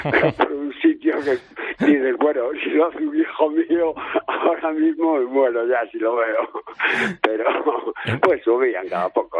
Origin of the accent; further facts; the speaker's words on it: Galicia, Spain; yo es que además vengo de Galicia